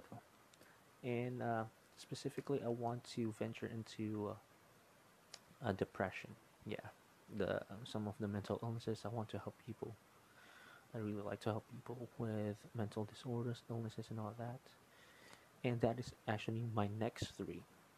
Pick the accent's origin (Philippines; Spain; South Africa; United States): Philippines; Well, I do play, of course, as a Filipino male.